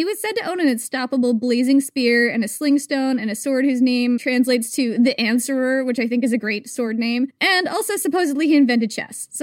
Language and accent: English; United States; I am American. We do not know about the sport.